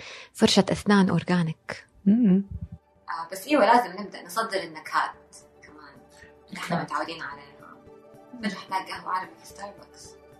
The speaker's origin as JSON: {"language": "Arabic", "region": "Hejaz", "country": "Saudi Arabia", "said": "إحنا عندنا في الحجاز لازم في الأفراح سكر نبات وهيل وفوفل وقرنفل"}